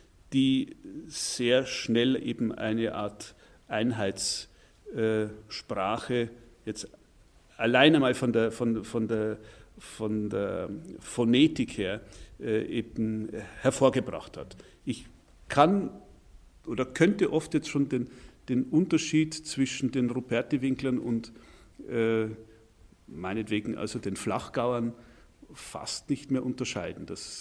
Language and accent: German; Anger, Bavaria, Germany; 45 Minuten mit dem Fahrrad von hier entfernt, bin ich auf einem kleinen Dorf namens Anger aufgewachsen. Und meine Heimat, das ist, wenn ich es genau betrachte, ein Stück Beute-Bayern.